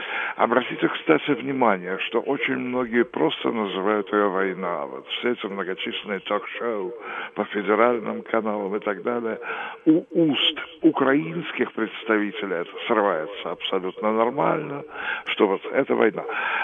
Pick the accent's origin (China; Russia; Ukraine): Russia; я позволю себе как россиянин выразить свое отношение